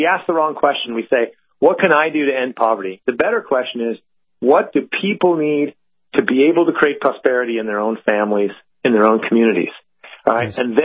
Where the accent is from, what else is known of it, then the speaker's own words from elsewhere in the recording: United States; I'll talk to my European friends. I'm like, don't worry, it's okay, I'm American.